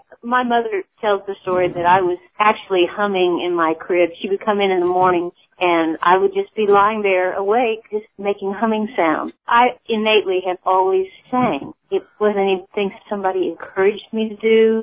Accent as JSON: {"language": "English", "region": "Midwest", "country": "United States", "tie": "born or raised there", "said": "Growing up in the Midwest, I listened to other kinds of music as well"}